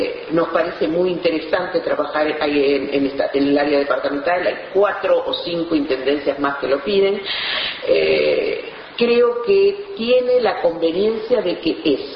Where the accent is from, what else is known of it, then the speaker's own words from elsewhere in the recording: Uruguay; eso lo tenemos aquí en la sangre como uruguayos